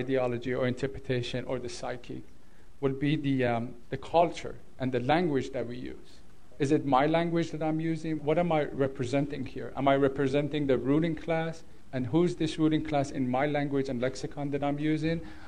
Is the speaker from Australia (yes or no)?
no; United States; hooray, hooray, hooray, I'm an American and I'm anti-war